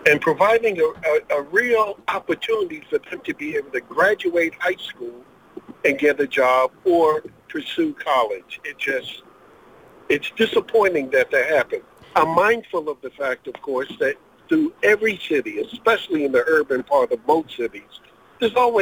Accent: New York, United States; I have been in Jacksonville for 30 years. I come from New York, and I am a black man.

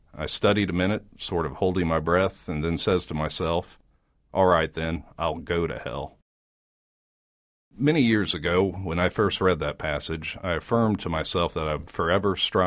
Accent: Tulsa, Oklahoma, United States; Growing up in Tulsa in the 70s and 80s, I don't remember racism as being anything so real as this

